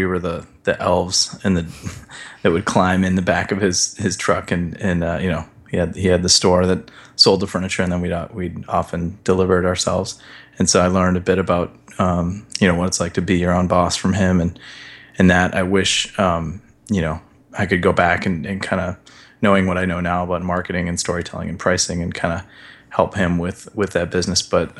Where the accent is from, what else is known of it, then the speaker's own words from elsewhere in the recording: Midwest, United States; I grew up in the Midwest. I went to school at the University of Minnesota